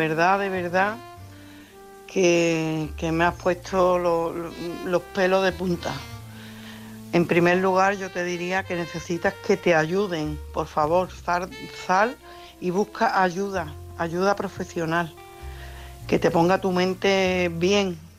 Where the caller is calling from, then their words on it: Coria, Extremadura, Spain; de Coria.